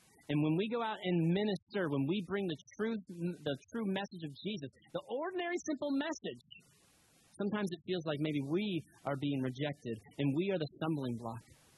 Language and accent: English; Coral Springs, Florida, United States; I know when I go back to my hometown, people still look at me like, I remember you. I think my face is still in Walmart somewhere. I'm not allowed in the one in Coral Springs, Florida.